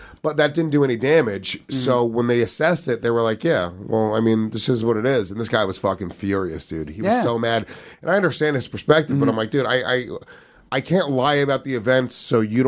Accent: New York, United States; I grew up in Rockland County, New York.

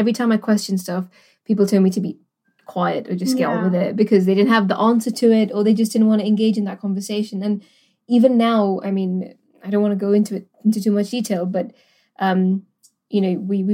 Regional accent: Gibraltar; And I think one of the things that helped me as a girl growing up in Gibraltar, I felt really out of place growing up, Ruby.

